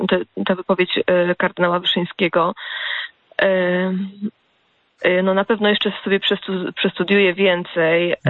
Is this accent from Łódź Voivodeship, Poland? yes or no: no; Masovian Voivodeship, Poland; my jesteśmy z okolic Warszawy